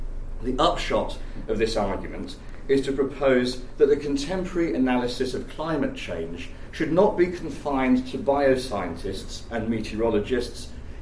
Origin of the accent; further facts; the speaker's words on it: Northampton, East Midlands, United Kingdom; born there; I'm particularly pleased to be here in Northampton because I was born in Northampton General Hospital, just a mile or so from here.